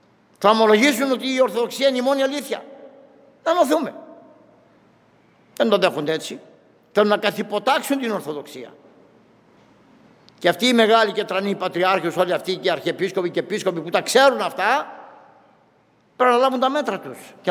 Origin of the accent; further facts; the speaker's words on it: Greece; Λυπάμαι που το λέω, γιατί είμαι Έλληνας.